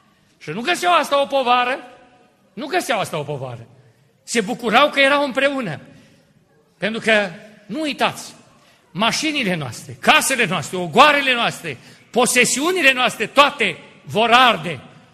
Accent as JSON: {"language": "Romanian", "region": "Moldavia", "country": "Romania", "tie": "born there", "said": "Dacă eu m-am născut în Moldova"}